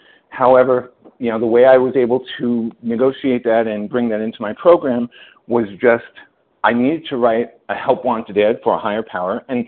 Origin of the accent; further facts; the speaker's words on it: New York, United States; I'm a Jew from New York, and my sponsor is a Catholic who's very conservative